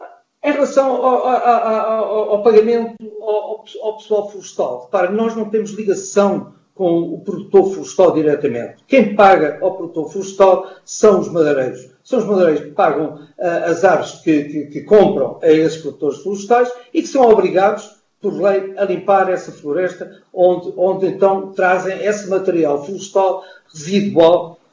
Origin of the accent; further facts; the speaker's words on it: Portugal; e que também preocupa a nós e que nós como portugueses devemos preocupar